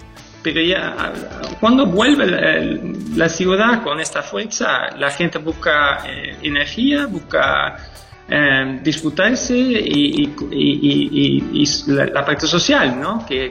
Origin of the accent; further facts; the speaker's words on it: Netherlands; Spanish is a second language; moved away; Y ni soy de aquí, ¿no? Soy holandés originalmente y emigré para acá.